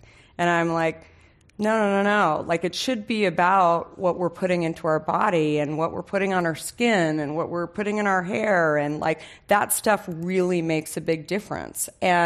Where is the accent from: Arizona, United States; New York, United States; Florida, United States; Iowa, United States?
Arizona, United States; And I grew up in Arizona. I should have been drinking lots of water, but I just never did.